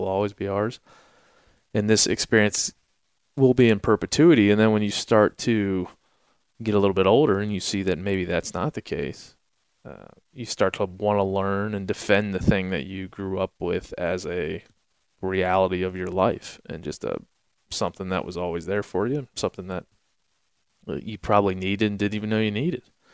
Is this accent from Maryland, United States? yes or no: yes; Maryland, United States; I grew up on the East Coast in Maryland, and we hunted Green Ridge State Forest, like, was our backyard.